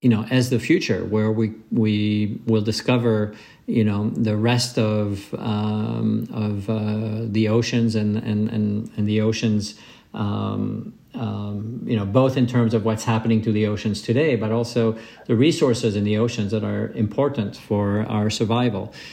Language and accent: English; Switzerland; I've been an ocean lover all my life, even though I grew up in Switzerland, a landlocked country.